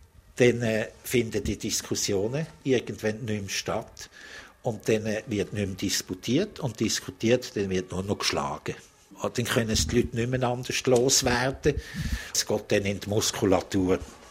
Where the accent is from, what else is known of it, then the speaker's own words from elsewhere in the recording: Switzerland; Man ist halt als Schweizer eher ein bisschen zurückhaltend.